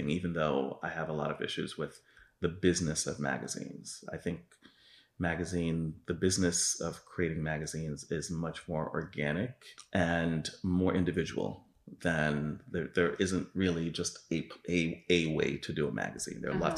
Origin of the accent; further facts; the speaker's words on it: New York, United States; I grew up in New York, and I started in publishing there, working for Time Warner.